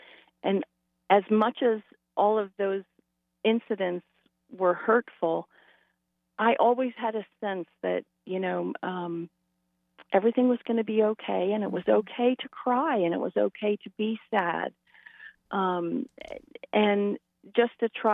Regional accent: Baltimore, Maryland, United States; we lived all over the United States, and I'm originally from Baltimore.

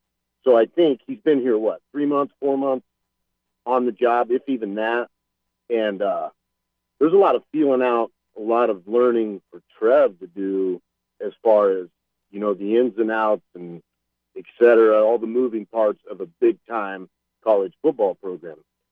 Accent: Nebraska, United States; I grew up in Western Nebraska, representing the 308 Braves fan from way back.

